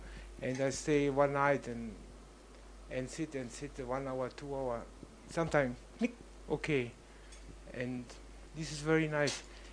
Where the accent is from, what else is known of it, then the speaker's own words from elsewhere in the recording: Germany; English is a second language; now in Thailand; I come from Germany here to Thailand, and I very hard and found a way for through Buddhism. Never have contact to Buddhism here in Germany too.